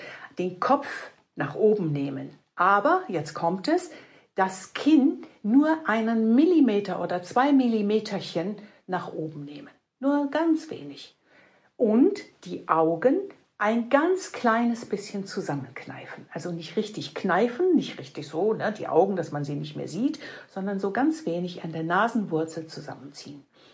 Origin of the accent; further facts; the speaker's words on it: Rhineland, Germany; Ich komme aus dem Rheinland, ja.